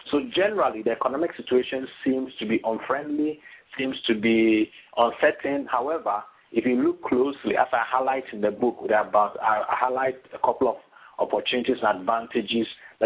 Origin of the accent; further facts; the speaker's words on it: Ghana; moved away as an adult; now in United Kingdom; Yeah, I'm originally from Ghana. It's in West Africa.